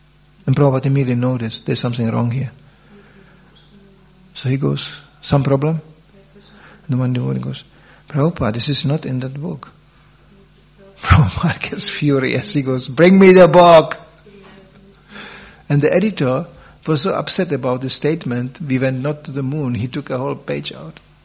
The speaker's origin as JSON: {"language": "English", "country": "Germany", "tie": "born or raised there", "said": "I grew up in Germany, so I was entertained by German romantics."}